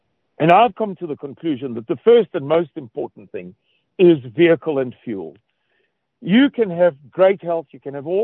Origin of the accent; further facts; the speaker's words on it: South Africa; it's the equivalent of Southerners because we're from South Africa.